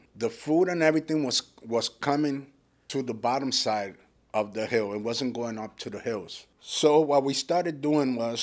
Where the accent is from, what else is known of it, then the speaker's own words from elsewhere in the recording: Toa Baja, Puerto Rico; I come from Puerto Rico, and my place of origin is Tua Baja, where the eye of the hurricane went through.